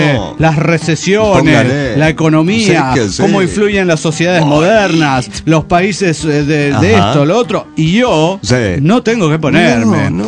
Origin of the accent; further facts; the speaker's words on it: Oaxaca, Mexico; de Oaxaca.